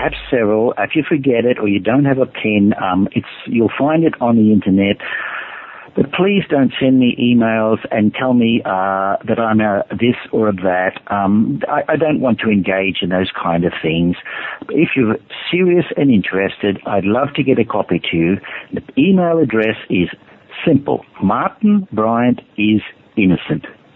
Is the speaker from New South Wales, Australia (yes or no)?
no; Queensland, Australia; I grew up in Australia, I'm sorry. I grew up in Queensland.